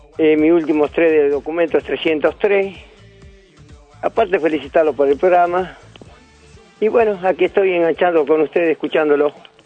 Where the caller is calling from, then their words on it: Cañuelas, Buenos Aires Province, Argentina; soy de Cañuela.